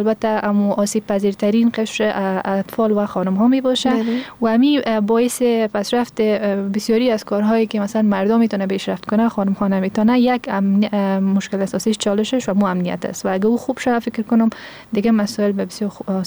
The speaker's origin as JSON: {"language": "Persian", "country": "Afghanistan", "said": "چون هرچی نباشه ما افغان هستیم،"}